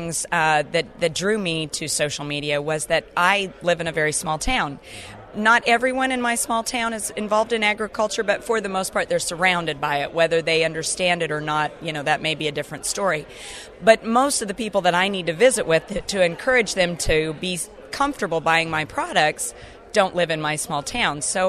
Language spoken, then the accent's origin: English; White City, Kansas, United States; Well, I'm from White City, Kansas, and I run a cattle ranch there